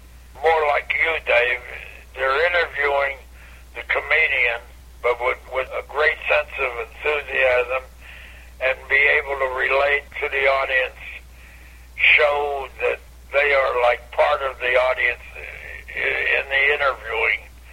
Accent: Pittsburgh, Pennsylvania, United States; So I was going to my hometown, which is Pittsburgh. I'm a Steeler fan.

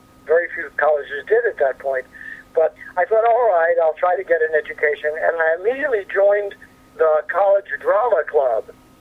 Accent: Newark, New Jersey, United States; I grew up in Newark, New Jersey. We lived in what would be called the Jewish neighborhood, the Jewish ghetto, if you will.

